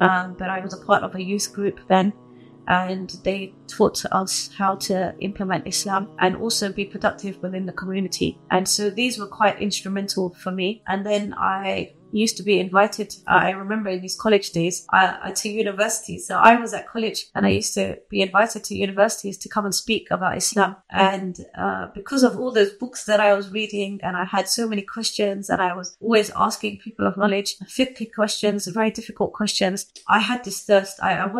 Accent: London, United Kingdom; born there; I was born in London, in a place called Hackney in East London, alhamdulillah.

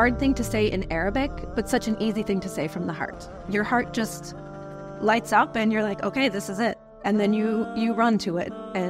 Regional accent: United States; I am American and I grew up in the United States.

